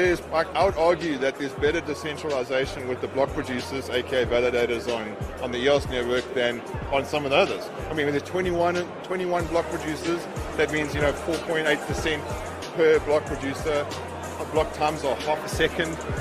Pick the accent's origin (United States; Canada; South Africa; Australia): South Africa; And I'm South African.